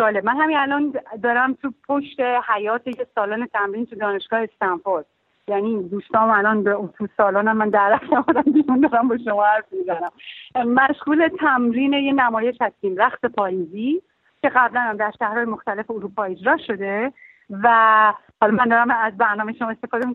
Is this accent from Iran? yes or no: yes; Iran; moved away as an adult; فکر کردم من هیچ کاری ازم دیگه تو ایران بر نمیاد و خیلی دلشکسته و اینا از ایران اومدم بیرون